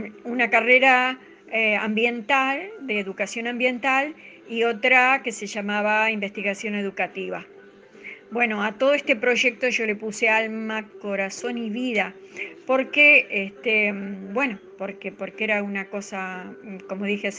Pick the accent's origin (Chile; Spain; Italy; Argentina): Argentina; que vivimos como argentinos